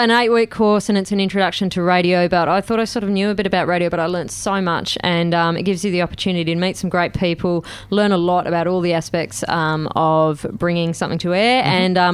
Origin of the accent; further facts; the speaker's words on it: New Zealand; born there; Well, I was born in New Zealand.